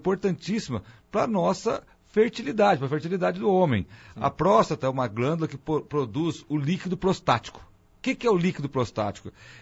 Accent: Pedregulho, São Paulo, Brazil; moved away as an adult; now in Campinas, Brazil; Direto de Pedregulho, nasci em Pedregulho, que fica a grande Pedregulho na região de Ribeirão Preto. Muita gente fala região de Pedregulho, né? Franca, Ribeirão Preto, e vim fazer faculdade de medicina aqui em Campinas e fiquei por aqui.

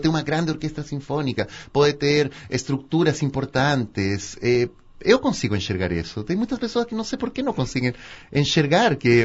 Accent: Santiago, Santiago Metropolitan Region, Chile; Portuguese is a second language; now in Brazil; eu sou do Chile, de Santiago, criado e mal criado lá. Estou há uns 12, 13 anos aqui no Brasil. Eu vim em 2005 ao Festival de Campos de Jordão, como aluno do festival

